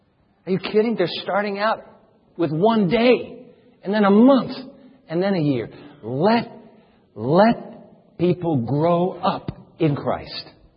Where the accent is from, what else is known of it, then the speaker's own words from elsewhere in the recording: Japan; When I grew up in Japan, my brother Greg and my sister Carrie, we were all missionaries' kids.